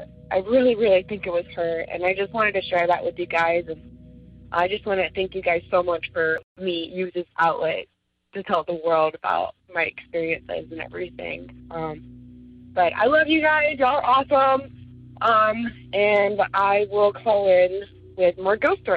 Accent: Atlanta, Georgia, United States; I'm from Atlanta.

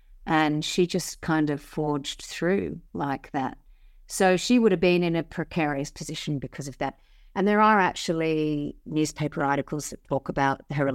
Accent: Sydney, New South Wales, Australia; I grew up in Sydney, and so I have memories of those places. I came into the inner city when I was 17

